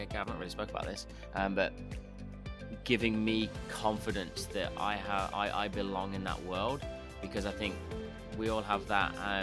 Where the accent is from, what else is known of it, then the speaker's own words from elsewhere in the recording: England, United Kingdom; moved away as an adult; now in Gold Coast, Australia; You've probably got my accent by now. I'm actually English. So I moved here in 2010. So 11 years deep now. Just recently, last couple of weeks, got my permanent residency.